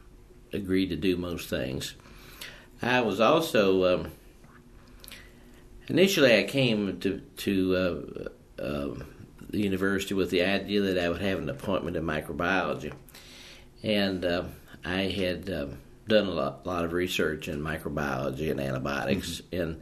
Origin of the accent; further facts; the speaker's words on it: Kentucky, United States; even though I was from Kentucky, from the South